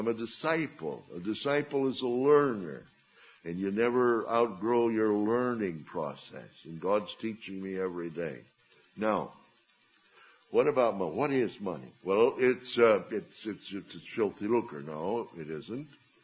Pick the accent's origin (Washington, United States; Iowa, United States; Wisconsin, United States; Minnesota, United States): Minnesota, United States; And I grew up in Minnesota, so it must be here.